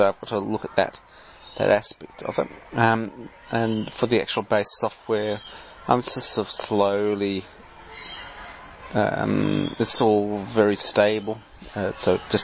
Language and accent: English; Australia; I'm a Australian. This podcast is from Australia in the Southern Hemisphere.